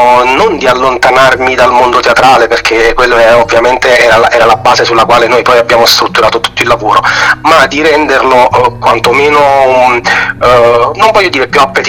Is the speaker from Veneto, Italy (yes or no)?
no; Naples, Campania, Italy; anche perché noi siamo napoletani, di base la melodia non ci manca nel DNA